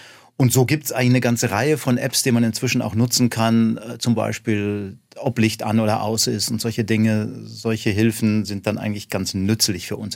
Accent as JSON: {"language": "German", "region": "Bavaria", "country": "Germany", "said": "Ich komme aus der Nähe von München und dort war ich dann in der Grundschulzeit in München und habe dann das Gymnasium in Marburg in Hessen besucht."}